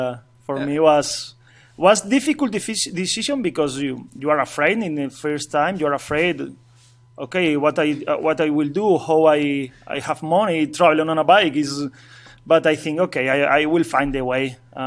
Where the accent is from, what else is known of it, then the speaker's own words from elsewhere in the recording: Asturias, Spain; English is a second language; I grew up in the north coast of Spain. The name region is Asturias.